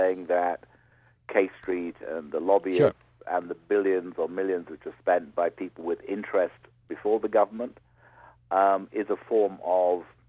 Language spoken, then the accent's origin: English; United Kingdom; As a Brit, I welcome the point that the whole system was inherited from the corruption of 18th century Britain.